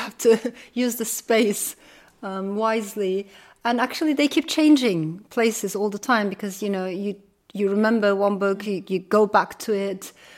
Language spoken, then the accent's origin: English; Ankara, Turkey; also born or lived in Strasbourg, France; I was born in France, in Strasbourg, and shortly afterwards, my parents got separated, and my father stayed in France. My mother brought me to Ankara, the capital of Turkey.